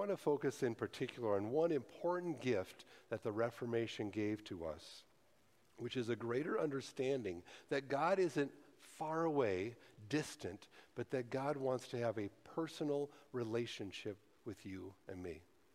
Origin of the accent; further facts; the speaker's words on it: Montana, United States; I grew up in Montana. I'd never even seen a roller coaster in person.